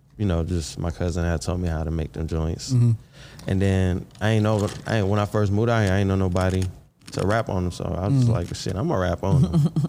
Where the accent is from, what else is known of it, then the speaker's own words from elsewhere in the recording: Bennettsville, South Carolina, United States; also born or lived in Myrtle Beach; South Carolina, small town in Bennisfield. I was born in Bennisfield, but Bennisfield. Then you know we moved all up and down the Carolinas. But I went to high school in Myrtle Beach.